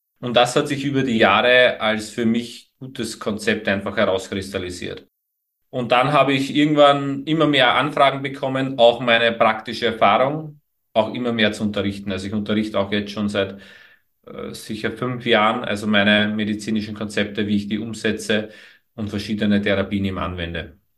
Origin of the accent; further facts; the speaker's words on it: Lower Austria, Austria; Ich bin ja aus Niederösterreich, also ich wohne ja im Weinviertel, wohne ja da am Land in einem kleinen Dorf.